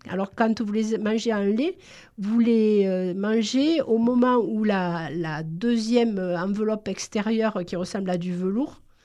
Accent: Nîmes, Occitanie, France; born there; comme vous vous en rappelez peut-être, je suis née à Nîmes. Donc, à Nîmes, dans le jardin de ma grand-mère, il y avait deux amandiers.

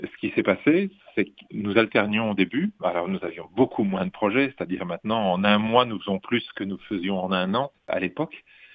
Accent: Bourgogne-Franche-Comté, France; je suis français, bourguignon de naissance et je resterai bourguignon.

